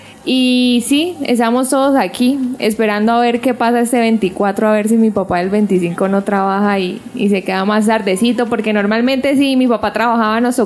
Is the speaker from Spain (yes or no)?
no; Valledupar, Cesar, Colombia; now in Bucaramanga, Colombia; Yo vengo de Valledupar, Cesar.